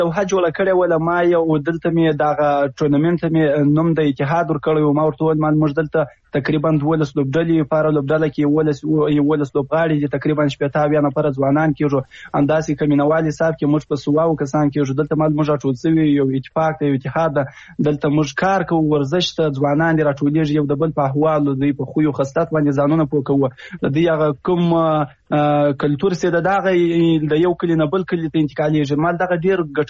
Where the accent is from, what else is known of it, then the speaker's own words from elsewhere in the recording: Afghanistan; زه د یو افغان په حیث